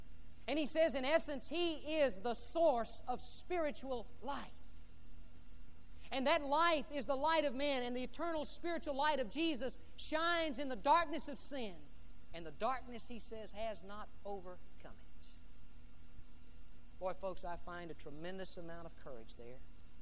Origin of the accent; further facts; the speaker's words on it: Corpus Christi, Texas, United States; I grew up in Corpus Christi, and I love Mexican food.